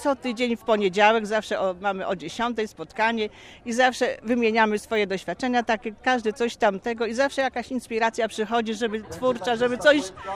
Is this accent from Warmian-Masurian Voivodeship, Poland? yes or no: no; Pomeranian Voivodeship, Poland; ja akurat jestem od urodzenia kaszubką, ale męża mam z borów tucholskich, więc się pomiesza, nasze regiony się pomieszały po prostu.